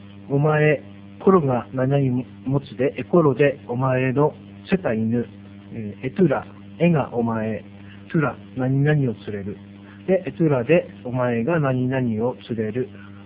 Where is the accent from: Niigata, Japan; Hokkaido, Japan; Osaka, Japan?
Hokkaido, Japan; Noboribetsu; 今日も私の地元である登別で進めていきたいと思います